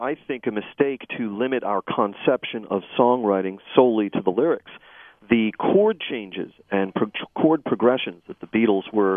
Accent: New York City, New York, United States; Look, I grew up in New York City in the 70s, which is a kind of a media-saturated place.

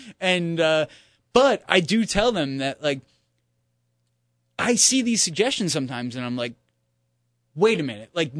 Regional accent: New York, United States; as a New Yorker fan of hip hop

